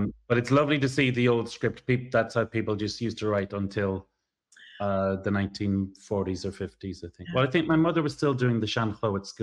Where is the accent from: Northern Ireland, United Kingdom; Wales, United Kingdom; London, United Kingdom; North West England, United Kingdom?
Northern Ireland, United Kingdom; Tyrone; Yeah, because I'm from Tyrone, and unfortunately the 6 counties in the north were not included, sadly.